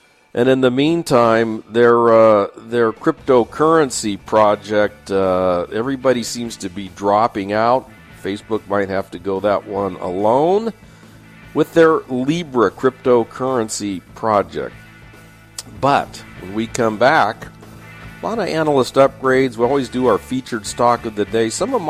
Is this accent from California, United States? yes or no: yes; San Diego, California, United States; I read some articles about my hometown of San Diego.